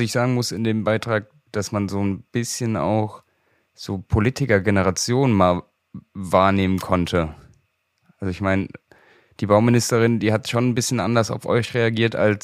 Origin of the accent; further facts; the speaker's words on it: Auersmacher, Saarland, Germany; Ich bin mal wieder nach Auersmacher gefahren, in meine Heimat.